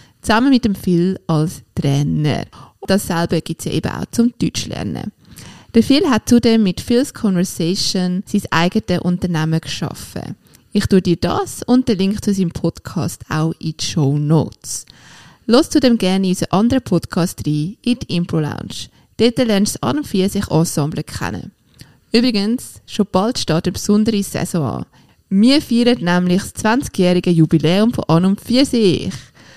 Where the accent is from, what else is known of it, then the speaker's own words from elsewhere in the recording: Switzerland; accent: Swiss; Für die, die meinen Schweizer Dialekt immer noch nicht verstehen.